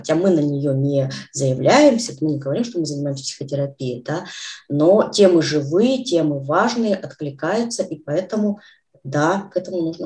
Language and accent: Russian; Saint Petersburg, Russia; я из Санкт-Петербурга